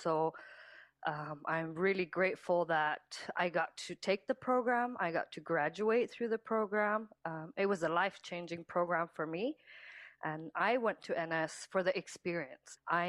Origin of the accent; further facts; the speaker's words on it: Kuujjuaq, Quebec, Canada; now in Montreal, Canada; I'm originally from Kutchuk. I moved to Montreal about 2 years ago